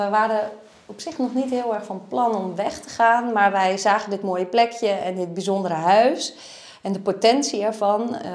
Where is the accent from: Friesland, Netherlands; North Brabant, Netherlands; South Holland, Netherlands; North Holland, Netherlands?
North Holland, Netherlands; Lutjebroek; Ik kom zelf uit Lutjebroek.